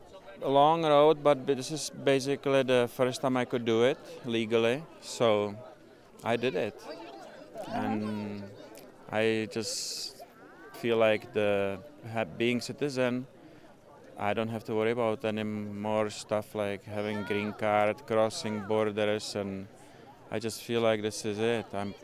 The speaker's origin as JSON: {"language": "English", "country": "Czechia", "also_born_or_lived": "Denver", "moved": "yes", "lives_now": "Delta, United States", "said": "So I'm here with my family and I'm from Czech Republic."}